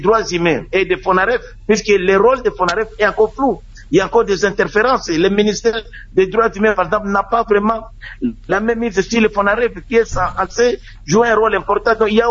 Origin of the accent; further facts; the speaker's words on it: Walikale, North Kivu, DR Congo; Moi, je suis de Walikale. Je vous dis qu'il y a eu déjà des génocides chez moi depuis presque plus de 50 ans.